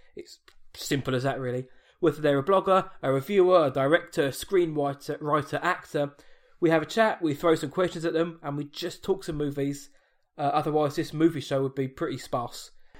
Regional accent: Brentwood, New York, United States; From where I'm from, anyway. If I say I'm from Brentwood, nobody knows where I am.

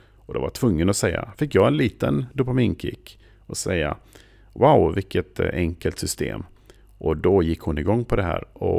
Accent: Sweden; och så hörde han på min accent att han kände igen det där. Han frågade, är du svensk?

